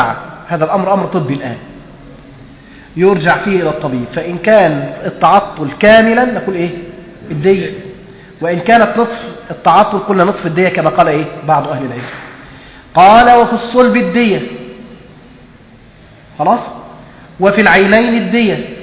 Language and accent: Arabic; Egypt